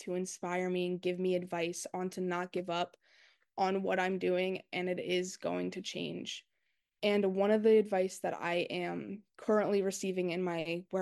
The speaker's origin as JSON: {"language": "English", "region": "Pennsylvania", "country": "United States", "said": "Where I'm from Northampton County in 2022."}